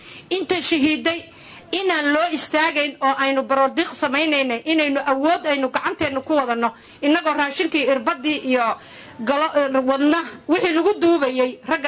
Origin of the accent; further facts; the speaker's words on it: Puntland, Somalia; waxaan ka soo jeedaa puntland